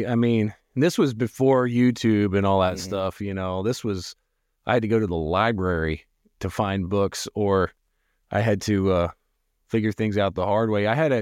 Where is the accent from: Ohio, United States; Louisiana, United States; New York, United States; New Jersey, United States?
Ohio, United States; Spring Valley; Technically, I grew up in Spring Valley, Ohio, which is just, you know, like 8 miles from Xenia, but little town of like 180 people.